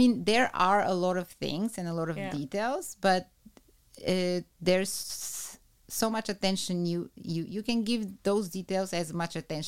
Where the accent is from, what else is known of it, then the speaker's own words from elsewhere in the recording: Bulgaria; now in Netherlands; I am from Bulgaria.